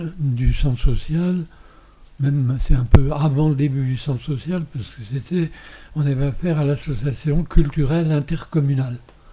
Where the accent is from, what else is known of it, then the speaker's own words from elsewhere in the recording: Brittany, France; Je suis breton d'origine, du Nord Finistère. C'est une région de Bretagne, c'est la région de Bretagne, à mon avis, qui ressemble le plus aux Mauges.